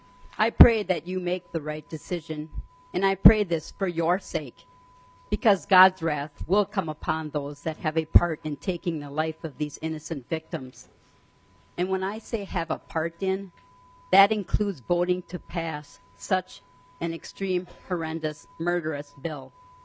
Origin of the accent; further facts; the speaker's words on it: Rochester, Minnesota, United States; I'm from Rochester, Minnesota.